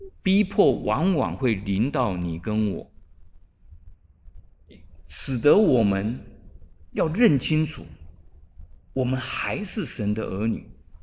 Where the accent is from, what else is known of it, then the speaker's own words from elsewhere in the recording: China; 这个对我们中国人来讲呢是非常的困难哦。我们中国人被儒家道家那些思想呢根深蒂固的所谓的洗脑到一个地步呢，我们以龙的传人为自豪